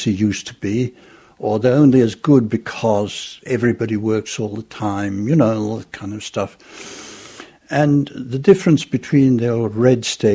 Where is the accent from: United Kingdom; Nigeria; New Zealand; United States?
United Kingdom; We come from Great Britain, where on the whole, it's a fairly tight intellectual community.